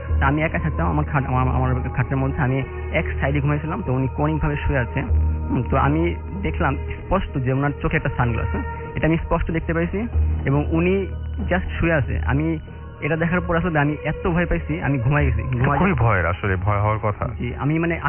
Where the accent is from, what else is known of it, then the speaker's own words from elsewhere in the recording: Narayanganj, Dhaka Division, Bangladesh; আমি নারায়ণগঞ্জ থেকে আসছি, আমি ব্র্যাক ইউনিভার্সিটিতে ফার্মেসিতে পড়ি।